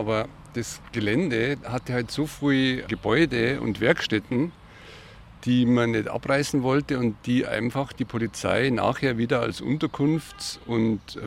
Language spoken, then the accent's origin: German; Bad Reichenhall, Bavaria, Germany; born there; Ich bin in Bad Reichenhall geboren, 65 Jahre alt